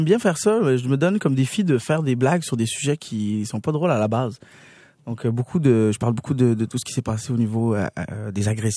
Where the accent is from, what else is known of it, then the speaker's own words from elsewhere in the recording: Montreal, Quebec, Canada; also born or lived in Laval; J'ai grandi à plein d'endroits à Montréal, parce que quand on est arrivé ici, on a beaucoup bougé, beaucoup de déménagements. J'ai grandi dans Antic, j'ai grandi dans Rosemont, j'ai grandi dans à Laval, Laval Est et Ouest.